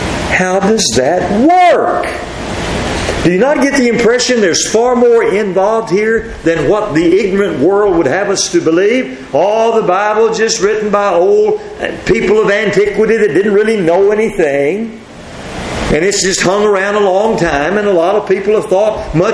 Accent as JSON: {"language": "English", "region": "Texas", "country": "United States", "said": "I'm an American and a Texan."}